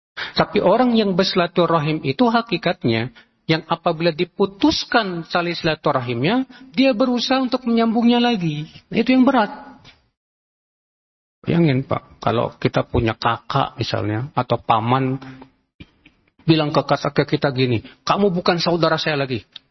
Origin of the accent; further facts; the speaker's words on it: Java, Indonesia; Kalau kita orang Jawa, gak tahu.